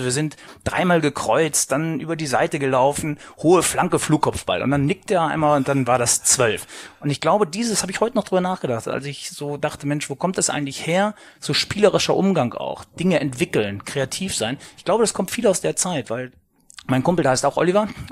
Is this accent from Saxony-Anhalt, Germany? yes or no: no; Ottfingen, North Rhine-Westphalia, Germany; also born or lived in Cologne / Hamburg; Also ich habe in Köln gewohnt, ich habe in Hamburg gewohnt, ich bin in der Welt viel unterwegs, aber wenn mich einer fragen würde, wo Heimat ist, dann ist es Ottfingen und ich bin ganz oft noch zu Hause